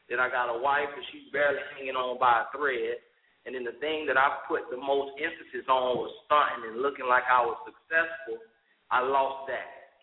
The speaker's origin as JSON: {"language": "English", "region": "Florida", "country": "United States", "tie": "born or raised there", "said": "In Central Florida, kind of in the Orlando area, small town, but in between Orlando and Tampa."}